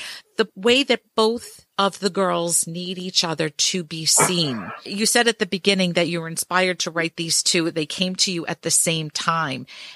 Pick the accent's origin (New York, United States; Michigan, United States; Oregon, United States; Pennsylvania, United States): New York, United States; New York City; I grew up in Borough Park on 41st Street between 14th and 15th Avenue. It was a total melting pot.